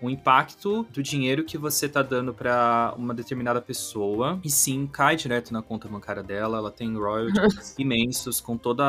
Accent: Brazil; eu sou muito brasileiro mesmo, né? Todo mundo olha pra mim e fala, ei, brasileiro.

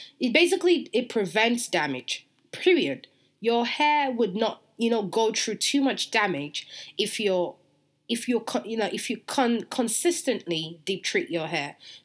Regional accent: England, United Kingdom; I remember back then when I was growing up in England

